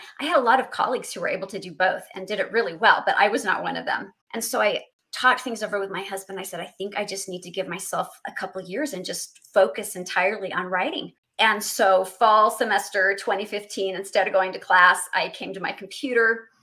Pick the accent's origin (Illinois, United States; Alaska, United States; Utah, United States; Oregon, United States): Utah, United States; I am here in Provo, Utah, just south of Salt Lake City. I've got a nice view of the mountains, and this is where I'm from originally, well, from just outside of Salt Lake.